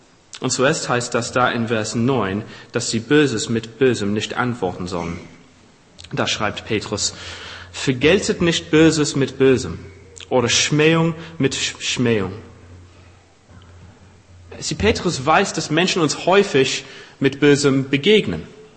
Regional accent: England, United Kingdom; Eine ganz aktuelle Frage für mich, denn ich bin auch Engländer.

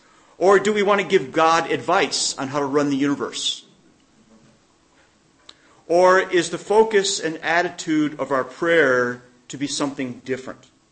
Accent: United States; I'm American.

